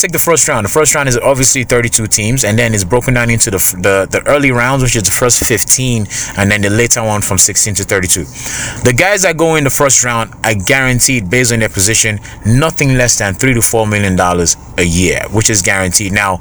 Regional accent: Nigeria; So I think where we have come now with as Nigerian players and Nigerian athletes in the NFL is that we have looked at all these sports and we said to ourselves, we are capable of doing it.

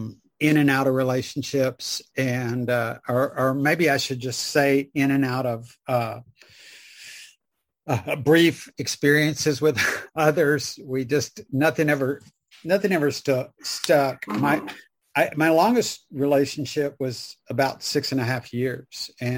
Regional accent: the South, United States; So I grew up in the South in the 60s and came of age in the late 60s, early 70s.

